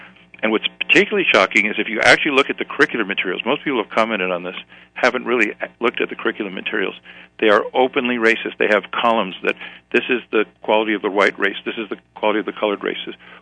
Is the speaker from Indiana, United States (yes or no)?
no; New York, United States; because I grew up in New York and I've been reading the New York Times since I was a little kid.